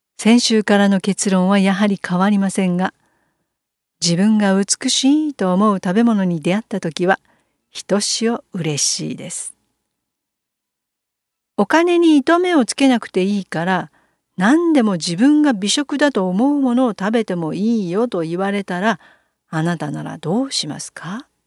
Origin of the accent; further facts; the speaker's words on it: Nagoya, Aichi, Japan; 子供の頃は名古屋に住んでいましたが、そんなにまだ飲食店も今ほどはなかったから